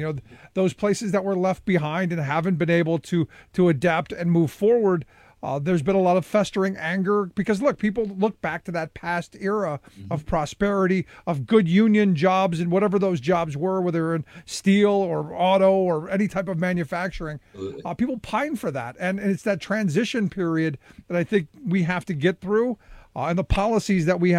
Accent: Cleveland, Ohio, United States; Look, I grew up in Cleveland, and the same mm-hmm. could have been said about Cleveland

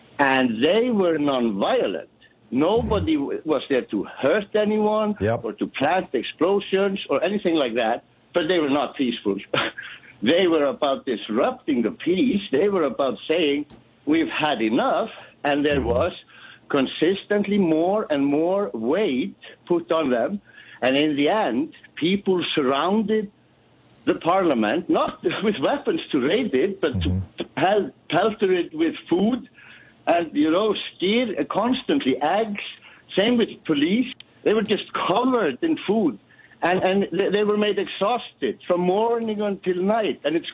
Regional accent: Iceland; now in Malta; No, I'm calling from Malta, but I'm Icelandic.

